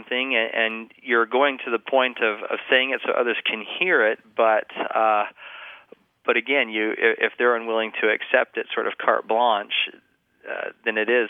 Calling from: Fairbanks, Alaska, United States; I'm calling from Fairbanks, Alaska.

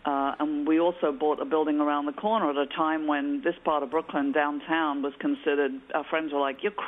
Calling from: England, United Kingdom; Well, I'm from England

